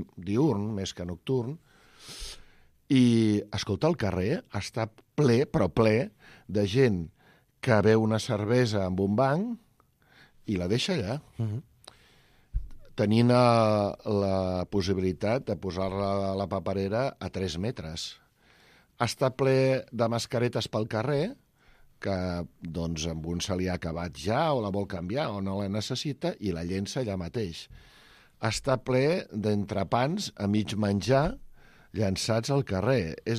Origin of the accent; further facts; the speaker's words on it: Barcelona, Catalonia, Spain; Dic Barcelona perquè jo sóc de Barcelona